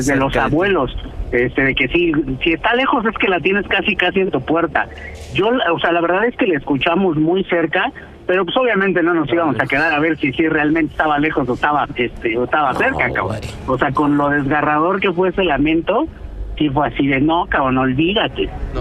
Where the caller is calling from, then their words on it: Mexico City, Mexico; De aquí, de la Ciudad de México.